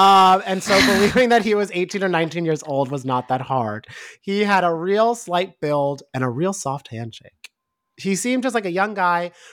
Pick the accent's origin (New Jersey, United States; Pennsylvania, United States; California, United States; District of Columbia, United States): New Jersey, United States; I mean, I'm from Jersey.